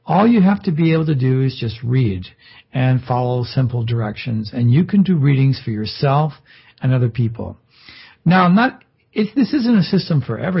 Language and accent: English; West Virginia, United States; born there; But then I was born in West Virginia, and what can you expect?